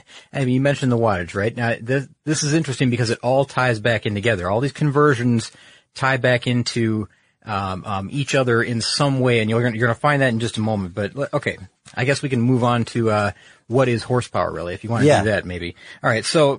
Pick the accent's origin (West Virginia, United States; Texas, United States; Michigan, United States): Michigan, United States; I'm from Michigan. That's for our Midwestern fans.